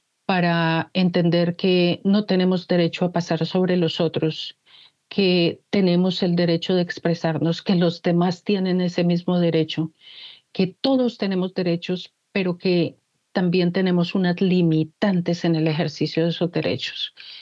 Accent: Colombia; sino que como nación colombiana tenemos que saber la verdad

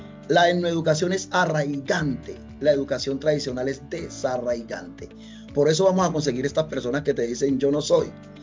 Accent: Colombia; Nosotros somos colombianos

